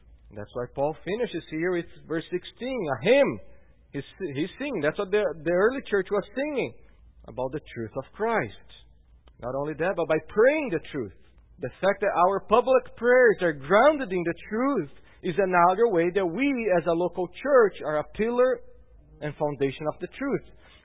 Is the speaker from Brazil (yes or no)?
yes; Brazil; How about me? I come from Brazil.